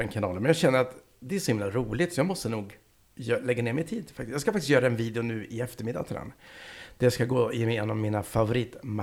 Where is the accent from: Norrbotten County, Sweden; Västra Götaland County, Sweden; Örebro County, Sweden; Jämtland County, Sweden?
Västra Götaland County, Sweden; Sjuntorp; Och jag är från Sjuntorp.